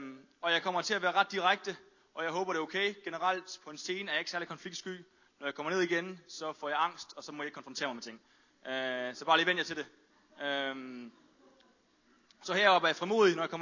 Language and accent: Danish; Aarhus, Central Denmark Region, Denmark; born there; Jeg blev født her i Aarhus, og så de tre første måneder af mit liv, så boede vi op i lejligheden herovre.